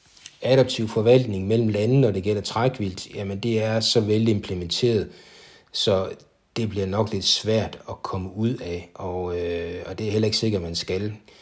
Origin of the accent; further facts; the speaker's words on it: North Denmark Region, Denmark; fordi jeg ved her, hvor jeg kommer fra i Nordjylland